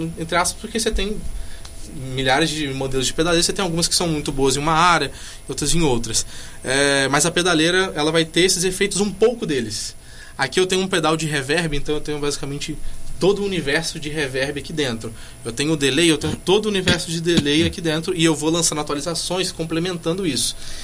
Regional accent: Espírito Santo, Brazil; Então, a gente é capixaba, daqui a galera tem que conhecer mais

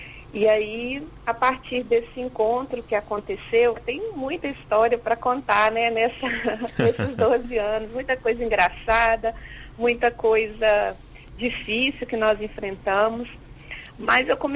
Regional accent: Cariacica, Espírito Santo, Brazil; Somos de Cariacica

